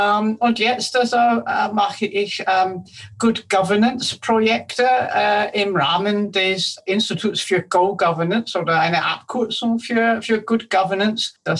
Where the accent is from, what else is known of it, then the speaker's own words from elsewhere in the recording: United Kingdom; moved away as an adult; now in Austria; Ursprünglich komme ich aus Großbritannien und ich habe in Großbritannien studiert, Politikwissenschaft, europäische Studien und auch dann gelehrt an diversen Universitäten, bevor ich nach Österreich gekommen